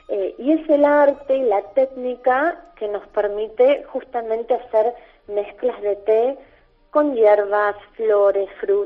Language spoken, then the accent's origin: Spanish; Argentina; Yo, por ejemplo, nací con el té, amo el té y no me cae bien el café, ni siquiera el mate, y soy argentina.